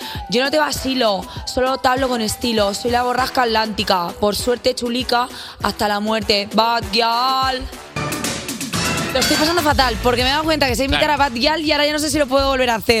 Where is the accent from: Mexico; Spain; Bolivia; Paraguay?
Spain; Lanzarote, Canary Islands; now in Madrid, Spain; Me podría ir a Lanzarote, que claro, es lo que yo quiero, irme a mi tierra, irme a ser conejera.